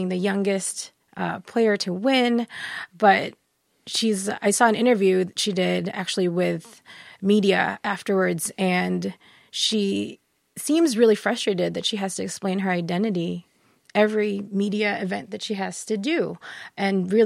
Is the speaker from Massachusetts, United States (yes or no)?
no; St. Paul, Minnesota, United States; So I self-identify as a Filipino American, and growing up on the west side of St. Paul, where there's a large, you know, Latino population, people talk to me in Spanish or Hmong